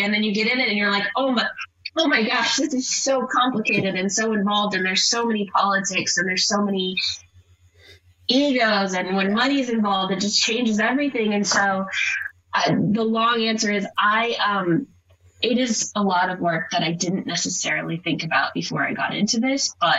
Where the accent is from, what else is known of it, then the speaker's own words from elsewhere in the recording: Long Beach, California, United States; also born or lived in Hawaii; Well, I grew up in Long Beach, actually.